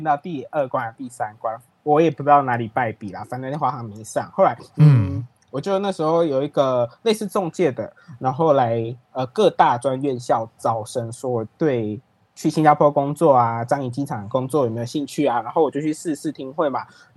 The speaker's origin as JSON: {"language": "Chinese", "region": "Taichung", "country": "Taiwan", "tie": "born or raised there", "also_born_or_lived": "Changhua", "accent": "central Taiwan", "said": "我自己是彰化人，可是我常在台中长大。"}